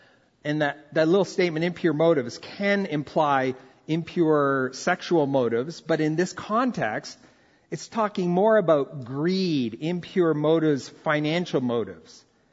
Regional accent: Brazil; English is a second language; when I grew up in Brazil, we saw this all the time.

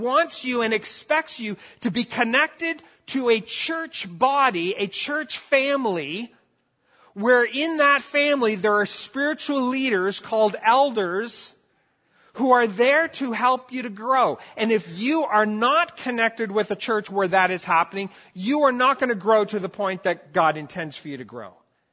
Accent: Brazil; I grew up in Brazil, and in Portuguese, they have one word, pastor.

